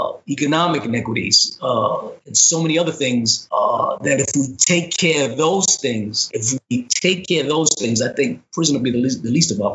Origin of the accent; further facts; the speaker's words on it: Bronx, New York, United States; So I grew up in the South Bronx and, you know, like I said, I was jumped around from foster home to foster home